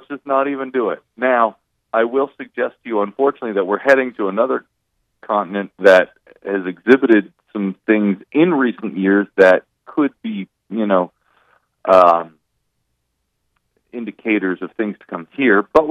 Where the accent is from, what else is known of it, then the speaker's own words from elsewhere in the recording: New Jersey, United States; maybe this is because I am Manhattan-centric since I'm from Central Jersey.